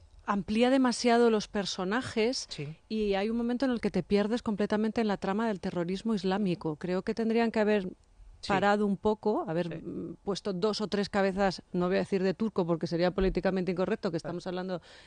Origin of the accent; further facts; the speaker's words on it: Spain; siendo española.